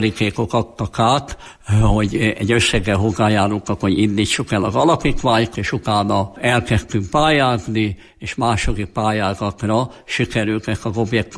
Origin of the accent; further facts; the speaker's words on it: Tolcsva, Borsod-Abaúj-Zemplén, Hungary; born there; én tolcsai születésű vagyok